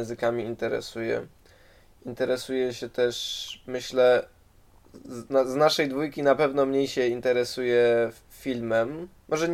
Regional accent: Kraków, Lesser Poland, Poland; jestem z Krakowa, w sumie Maryla powiedziała już, że jesteśmy z Krakowa. Maryla powiedziała też, że uczymy się hiszpańskiego w liceum na poziomie dwujęzycznym.

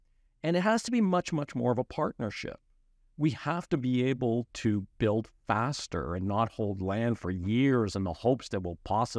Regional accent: Montreal, Quebec, Canada; I'm from Montreal.

